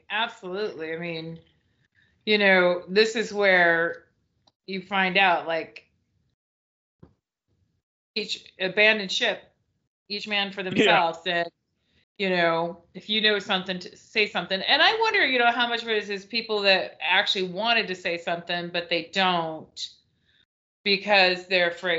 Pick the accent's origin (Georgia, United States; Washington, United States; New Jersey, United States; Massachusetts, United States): Washington, United States; Spokane; I remember a long time ago when I was a kid growing up in Spokane